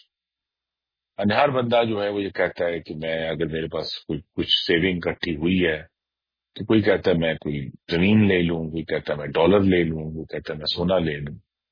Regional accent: Gujranwala, Punjab, Pakistan; جو پنجاب کے سب بڑے شہر ہیں بشمول میرا شہر گجرانوالہ

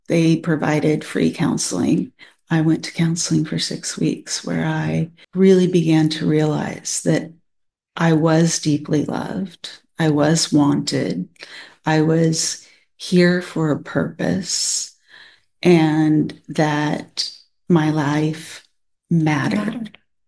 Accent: Washington, United States; I grew up on the Olympic Peninsula, the beautiful Olympic Peninsula up in Washington.

